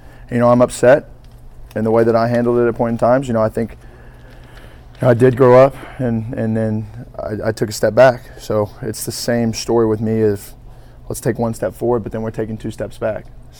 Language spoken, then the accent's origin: English; Kerrville, Texas, United States; if three people from Kerrville, Texas are enough to warrant a party, then, you know, we might be. We're from Kerrville.